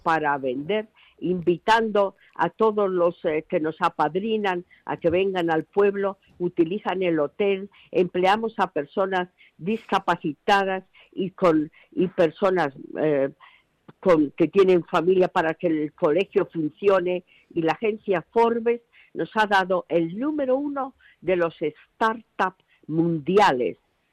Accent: Teruel, Aragon, Spain; now in London, United Kingdom; Bueno, soy de Teruel, de Teruel, Teruel capital.

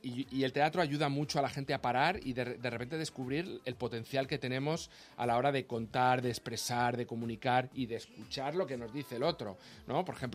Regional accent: Madrid, Community of Madrid, Spain; born or raised there

